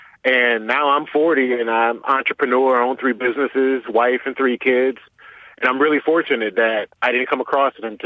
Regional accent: Detroit, Michigan, United States; Well, I want to say, you know, I grew up in Detroit.

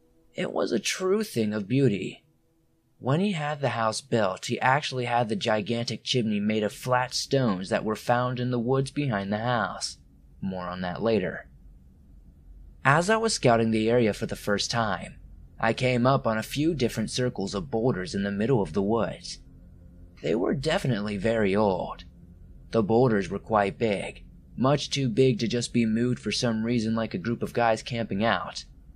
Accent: Pittsburgh, Pennsylvania, United States; I am somebody who spends most of their time outdoors, and I'm from Pittsburgh, Pennsylvania.

